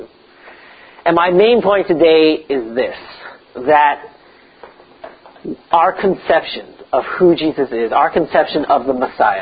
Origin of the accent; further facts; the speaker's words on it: United States; I say Z because I'm American